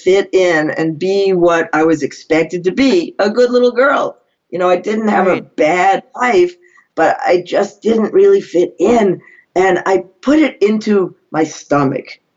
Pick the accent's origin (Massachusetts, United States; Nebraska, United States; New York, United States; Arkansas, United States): Massachusetts, United States; because I grew up in Massachusetts, I was in Massachusetts General Hospital for 3 days of testing in sixth grade